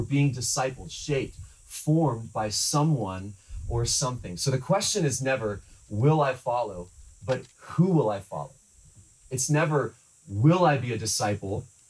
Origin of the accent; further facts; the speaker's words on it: Texas, United States; But growing up in Texas, I had never surfed before.